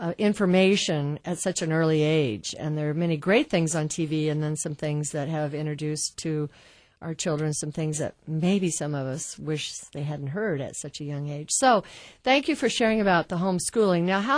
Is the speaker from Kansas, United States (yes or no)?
yes; Kansas, United States; I know growing up in Kansas, originally in high school, it was a big deal if somebody had a beer.